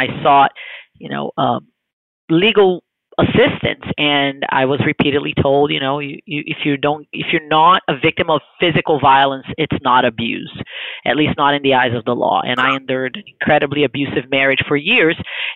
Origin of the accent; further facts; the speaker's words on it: Rio de Janeiro, Brazil; No, I actually grew up in Brazil. I'm from Rio.